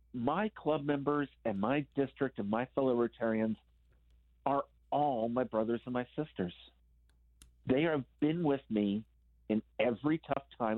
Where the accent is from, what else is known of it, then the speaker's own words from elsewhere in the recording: Greensburg, Pennsylvania, United States; I come from Greensburg, Pennsylvania.